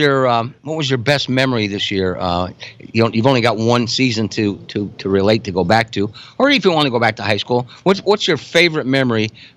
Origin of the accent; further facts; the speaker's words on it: Midwest, United States; my friends here to the left, we're all from the Midwest, from the University of Nebraska and that region